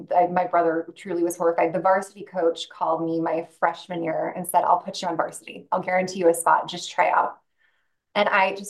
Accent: Spokane, Washington, United States; but growing up in Spokane and then having my brother be there, I thought there's no way.

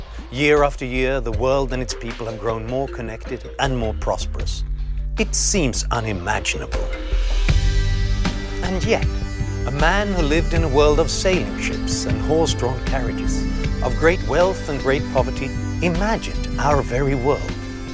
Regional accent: Sweden; a writer and an analyst born and raised in Sweden, and these issues are of great concern to me.

